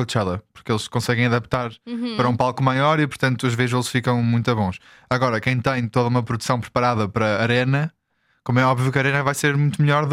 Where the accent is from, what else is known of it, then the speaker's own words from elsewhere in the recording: Portugal; eu sou de Portugal, isto não é normal para mim.